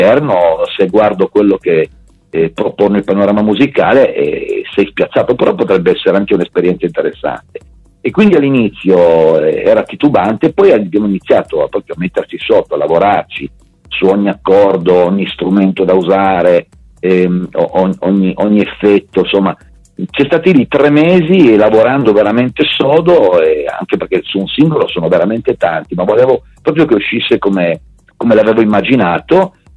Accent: Turin, Piedmont, Italy; Sì, perché sono di Torino. Tengo molto questa città che amo e odio.

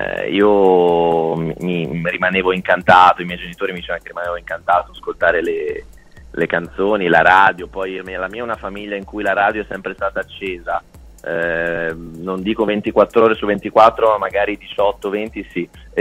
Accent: Cremona, Lombardy, Italy; now in Florence, Italy; Ecco, quindi da Cremona, io sono originario di Cremona

